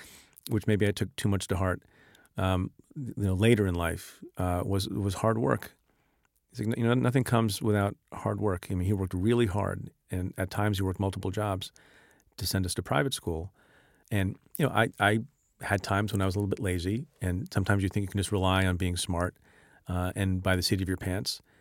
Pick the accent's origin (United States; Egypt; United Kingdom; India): India; born there; You know, my father emigrated from India. I was born in India.